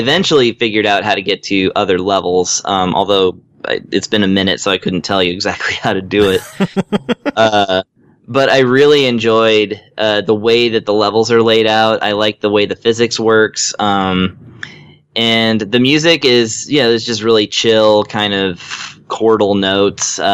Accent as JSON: {"language": "English", "region": "the South", "country": "United States", "said": "I'm from the South, and we eat a lot of fish."}